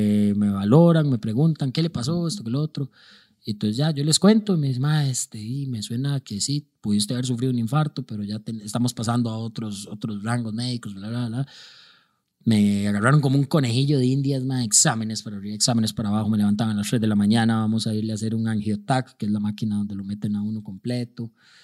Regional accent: Alajuelita, San José, Costa Rica; en la clínica soy de Alajuelita, por aquello, para que entiendan.

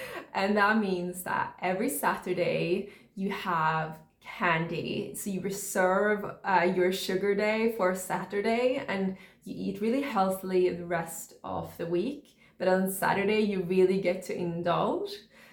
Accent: Sweden; English is a second language; now in United Kingdom; when I moved from my home country, Sweden. I'm in the UK now.

